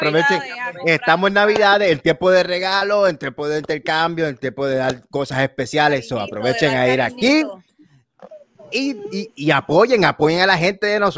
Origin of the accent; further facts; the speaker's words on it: San Juan, Puerto Rico; cangrejero, santurcino.